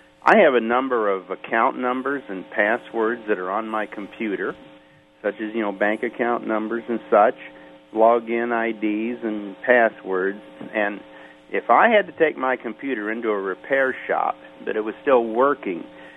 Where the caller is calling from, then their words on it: Illinois, United States; Woodford County.